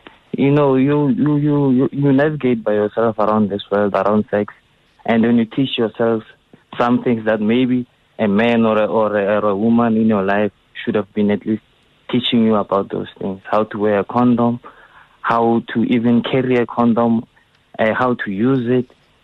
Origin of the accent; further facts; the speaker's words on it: Soshanguve, Gauteng, South Africa; It's been … I'm from Soshanguve in Pretoria. I remember when I was I'm 25 years old now